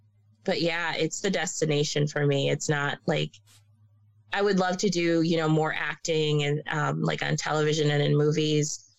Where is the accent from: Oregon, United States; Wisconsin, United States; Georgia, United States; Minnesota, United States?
Wisconsin, United States; also born or lived in Boston; I grew up in Wisconsin, and you're talking about you grew up in Boston